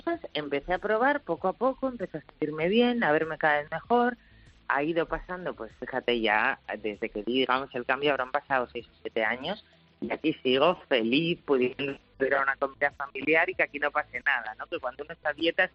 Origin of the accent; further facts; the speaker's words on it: Asturias, Spain; Soy asturiana, con lo cual soy de buen comer.